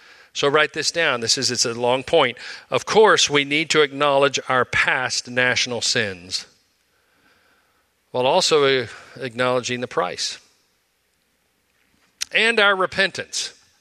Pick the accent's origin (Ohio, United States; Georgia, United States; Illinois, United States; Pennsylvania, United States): Ohio, United States; When I was growing up in Ohio, southern Ohio, my My parents almost always tried to take us on a very inexpensive family vacation.